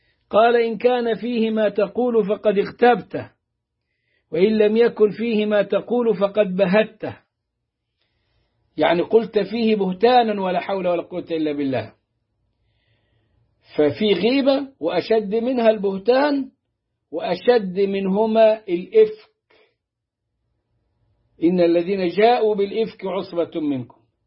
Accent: Upper Egypt, Egypt; كنا نراها عندنا في الصعيد

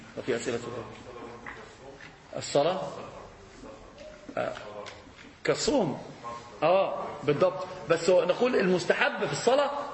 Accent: Morocco; انا عارف ان انا مغربي

